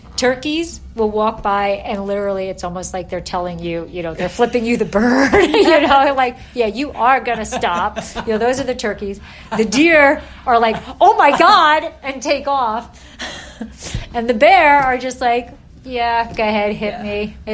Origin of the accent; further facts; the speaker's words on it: West Milford, New Jersey, United States; I grew up in West Milford. So it's the same.